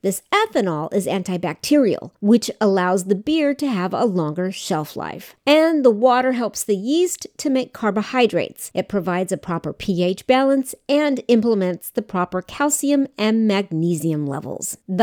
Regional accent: Denver, Colorado, United States; By 1976, areas around the United States, like New York and my hometown, Denver, Colorado, began to create something like a black market for the Corona Extra.

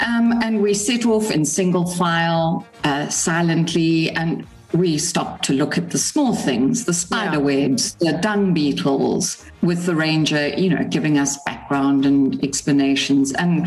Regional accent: Durban, KwaZulu-Natal, South Africa; Born and bred in Durban.

